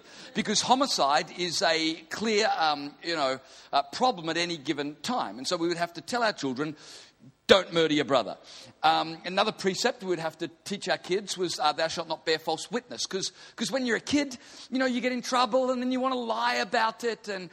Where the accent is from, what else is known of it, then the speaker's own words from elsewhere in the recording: Queensland, Australia; I'm from Queensland. It's not going to be that intellectual.